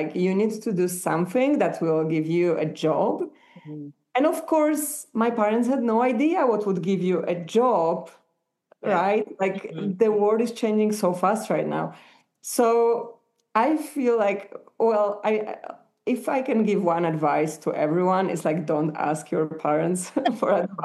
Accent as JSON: {"language": "English", "country": "Poland", "second_language": "English", "lives_now": "Colombia", "said": "So I'm from Poland. I live in Colombia currently."}